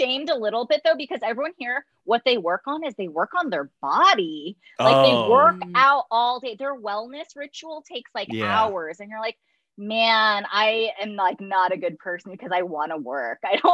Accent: New York, United States; but I'm like, being a New Yorker, you'd be like, they're not working hard enough.

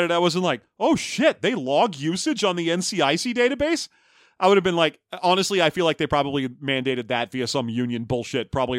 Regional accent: United States; I use Google as a verb for looking things up. I'm an American, damn it.

